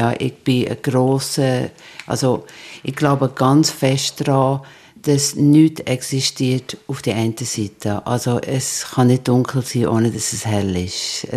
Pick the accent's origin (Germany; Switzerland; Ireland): Ireland; German is a second language; als Irin ist Regen natürlich etwas, das ich ganz gut kenne